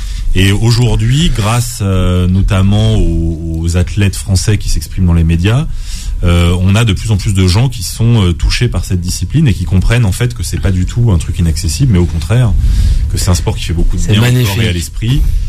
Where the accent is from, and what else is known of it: Nice, Provence-Alpes-Côte d'Azur, France